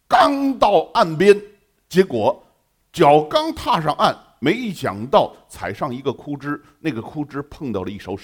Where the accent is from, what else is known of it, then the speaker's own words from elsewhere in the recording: northern China, China; 我是北方人，很少看到蛇，